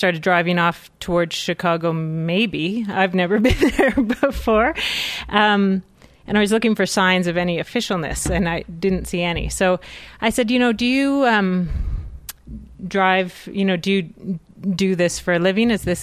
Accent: Canada; And I'm Canadian, so I don't like things that are unregulated.

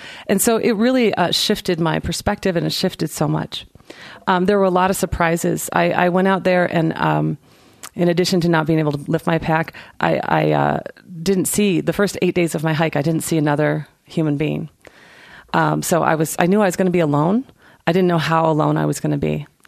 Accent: United States; because I'm such an American.

